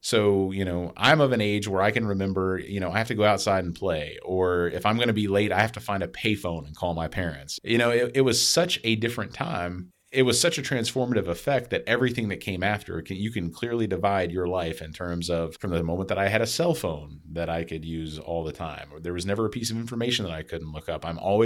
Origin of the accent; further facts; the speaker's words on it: Mississippi, United States; you guys grew up in much bigger towns compared to where I grew up in Mississippi. It was a very tiny town.